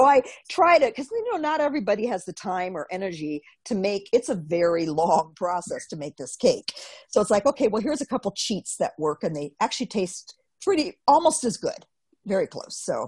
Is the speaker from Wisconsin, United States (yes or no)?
yes; Racine, Wisconsin, United States; And, then the other thing of growing up in Racine, Danish layer cake is, again, you know, when you grow up and you think, well, everything is like where I grew up, isn't it? So I was there 14 years